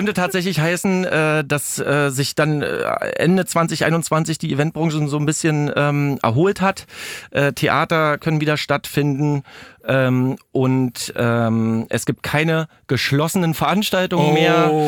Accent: Brandenburg, Germany; Ich komme aus Brandenburg, wissen viele nicht. Ich komme aus Brandenburg, ne? Mein Haus steht im Wald, selbstverständlich.

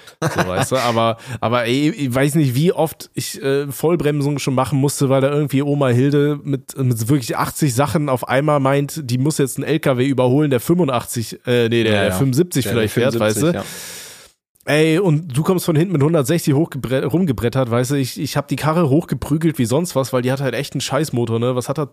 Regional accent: Aachen, North Rhine-Westphalia, Germany; ich komme ja aus Aachen-Laurenzberg gebürtig

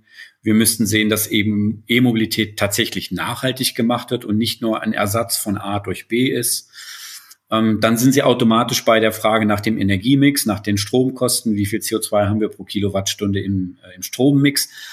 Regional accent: Bitterfeld, Saxony-Anhalt, Germany; ich komme selbst aus Bitterfeld.

